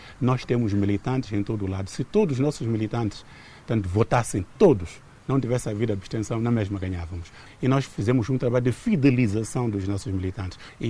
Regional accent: Mozambique; Gera, naturalmente, desconforto para todos nós, como moçambicanos

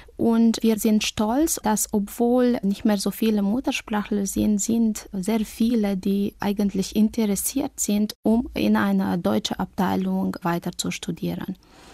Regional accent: Banat, Romania; ich komme aus dem Westteil Rumäniens, aus dem Banat.

